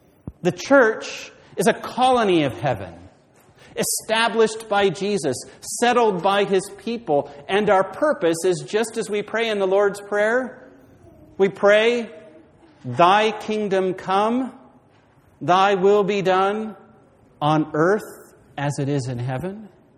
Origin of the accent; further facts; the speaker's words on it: United States; now in Canada; remember when I was moving here, I read a history of British Columbia, and it was interesting because as an American